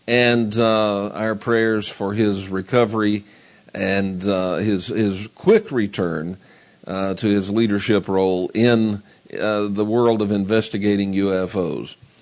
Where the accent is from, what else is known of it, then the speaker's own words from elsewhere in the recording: United States; born there; I am proud to be an American. But I'm proud to be an American for some very specific reasons, not just because I was born here